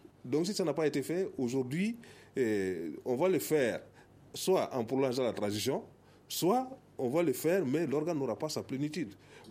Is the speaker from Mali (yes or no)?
yes; Mali; Nous sommes tous des Maliens